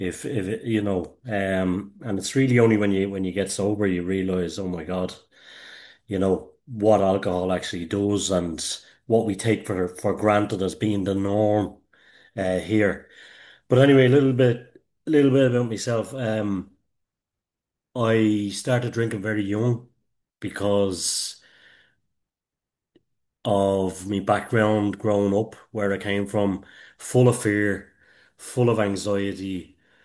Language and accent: English; Dublin, Leinster, Ireland; accent: Dublin; now in Kildare, Ireland; I live in Dublin here in, well, I live in Kildare in Ireland, where I'm from Dublin, as you can probably hear the accent.